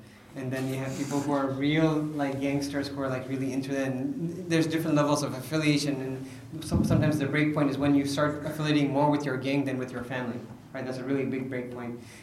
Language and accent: English; Chicago, Illinois, United States; So I grew up in Chicago, right, in the city.